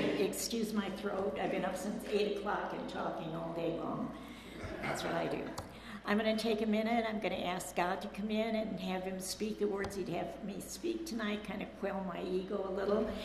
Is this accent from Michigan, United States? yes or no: yes; Detroit, Michigan, United States; born there; I was born in Detroit, like I said. I was born before the war started.